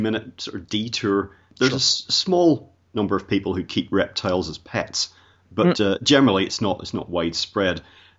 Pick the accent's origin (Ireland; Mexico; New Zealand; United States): Ireland; now in United Kingdom; Well, I come from Ireland, and apparently there's none whatsoever.